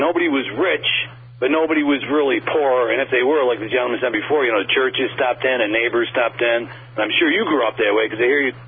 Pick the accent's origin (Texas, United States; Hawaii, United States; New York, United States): New York, United States; I'm from New York, but from the western end.